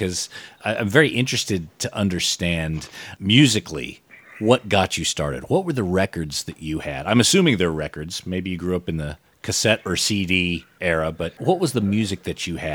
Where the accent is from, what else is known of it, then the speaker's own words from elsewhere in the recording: Australia; I'm from Australia.